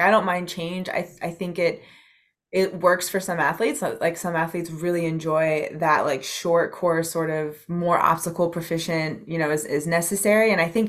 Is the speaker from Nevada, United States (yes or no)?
no; Maryland, United States; So I'm from Maryland.